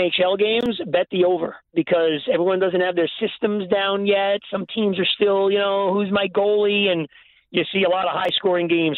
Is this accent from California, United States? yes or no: no; Brooklyn, New York, United States; Well, I grew up in Brooklyn. That's the way we used to do it.